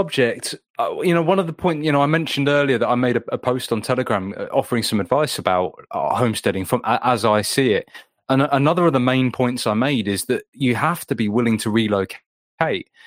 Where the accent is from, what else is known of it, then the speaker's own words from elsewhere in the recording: England, United Kingdom; now in Wales; I mean that because I'm an Englishman, and I would rather have stayed in England.